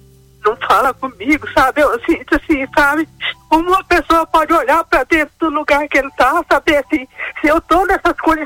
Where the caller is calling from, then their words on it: Rondônia, Brazil; De algum lugar de Rondônia.